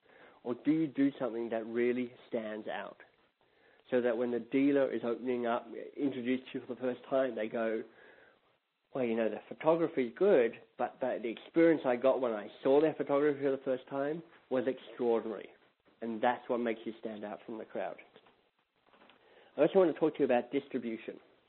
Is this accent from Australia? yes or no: yes; Australia; moved away as an adult; now in Canada; So there is, I come from Australia originally. So Australia, amongst other things for being a great country, has great wine. So when I moved to Canada 6 or 7 years ago